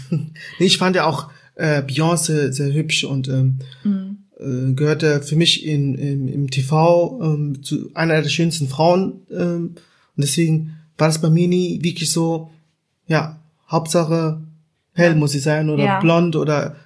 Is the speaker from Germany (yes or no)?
yes; Germany; Und bei mir war es so, ich bin in Deutschland aufgewachsen, also alles mitgemacht.